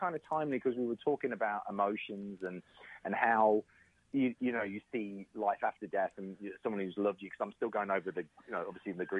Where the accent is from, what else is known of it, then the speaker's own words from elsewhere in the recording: England, United Kingdom; now in United States; being an Englishman in America